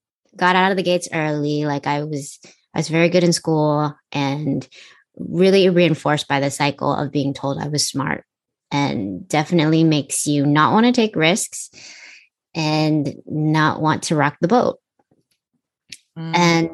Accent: United States; my more kind of westernized upbringing as well. The fact that I grew up in the States

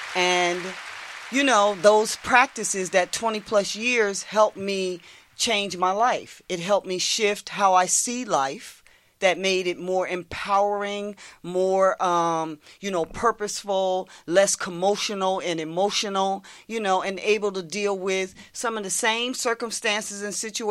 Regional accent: West Trenton, New Jersey, United States; You know, I grew up in West Trenton.

